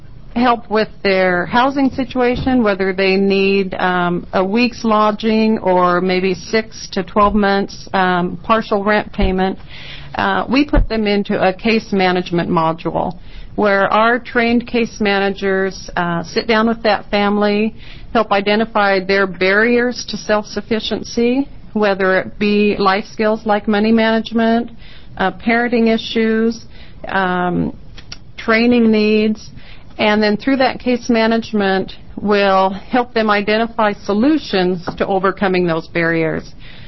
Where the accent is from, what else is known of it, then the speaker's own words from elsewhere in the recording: La Grande, Oregon, United States; I'm from LeGrand, representing Baker Grant Union in Wallowa Counties.